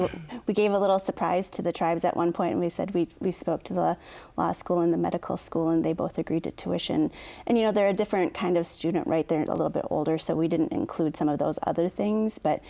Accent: United States; And I'm Native American. I grew up on the Oneida Indian Reservation.

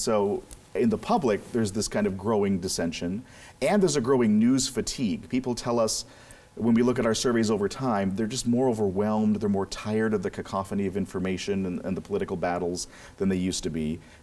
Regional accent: Minnesota, United States; this time my home state Vikings will finally win again

